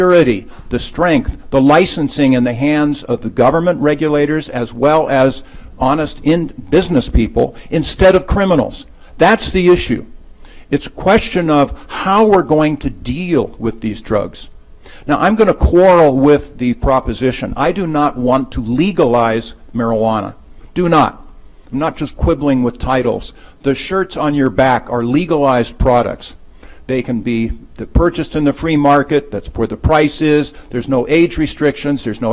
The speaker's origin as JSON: {"language": "English", "region": "California", "country": "United States", "said": "In fact, I'm from California. I am here to tell you that marijuana is the largest cash crop in the state of California."}